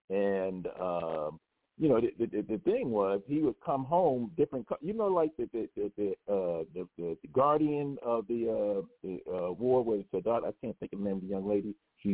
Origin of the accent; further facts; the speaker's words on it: Newark, New Jersey, United States; I'm from Newark, New Jersey. So I'm not too far from New York.